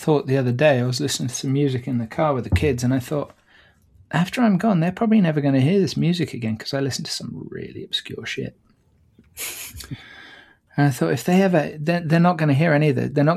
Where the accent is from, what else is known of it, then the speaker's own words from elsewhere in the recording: Ludlow, West Midlands, United Kingdom; Interestingly, he goes through my hometown. He goes through Ludlow.